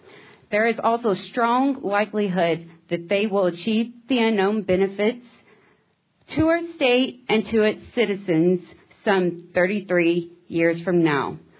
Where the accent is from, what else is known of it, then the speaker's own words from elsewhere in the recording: Wharton, Texas, United States; I am from Wharton, Texas. And I also have a second home in Matagorda, Texas.